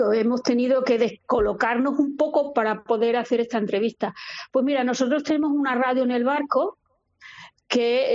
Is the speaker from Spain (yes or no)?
yes; Guareña, Extremadura, Spain; Y respecto a lo de mi pueblo de Guareña, yo creo que eso es algo que es de la generosidad de ellos, ¿no?